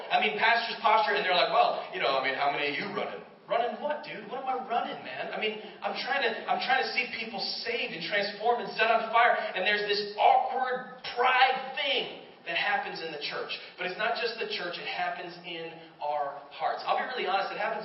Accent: North Haven, Connecticut, United States; I grew up in North Haven. We went to the North Haven pool.

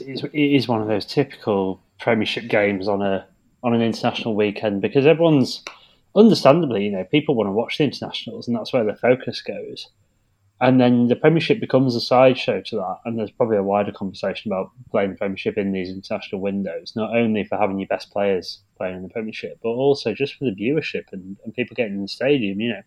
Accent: England, United Kingdom; As an Englishman

